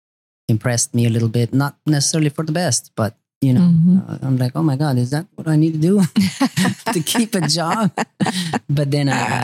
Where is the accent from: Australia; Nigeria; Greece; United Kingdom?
Greece; English is a second language; also born or lived in Albania; back home, you know, I was born in Albania and I grew up in Greece.